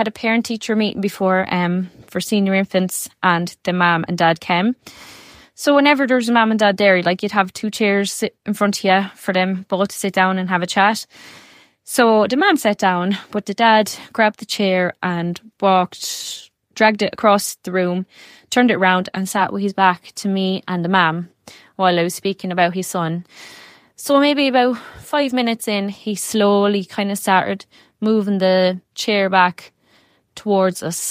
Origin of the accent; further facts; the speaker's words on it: Cork, Munster, Ireland; I'm from Cork, but I teach in Tipperary